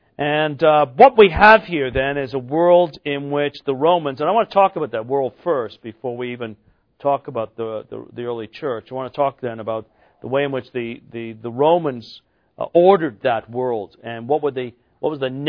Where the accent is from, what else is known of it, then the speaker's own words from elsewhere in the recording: England, United Kingdom; I was born and raised in England, and the English climate is certainly very, very different from the sunny climate of the Mediterranean.